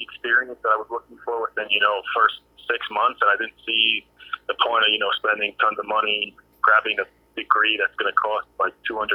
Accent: New Jersey, United States; I'm 23 years old. I'm from New Jersey.

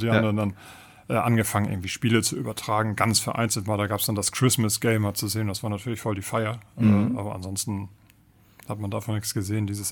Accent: Schleswig, Schleswig-Holstein, Germany; Also ursprünglich komme ich ja aus Schleswig.

